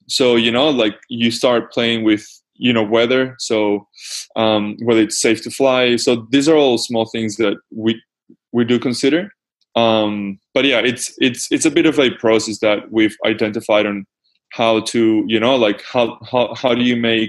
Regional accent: Venezuela; I grew up in Venezuela, and my mom is a marine biologist.

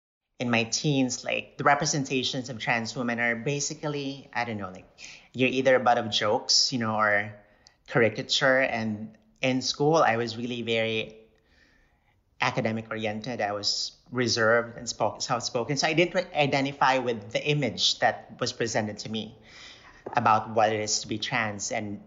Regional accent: Cebu, Central Visayas, Philippines; So I was born and raised in Cebu. I was an only child and my mom raised me by herself. And I went to Filipino-Chinese schools from nursery.

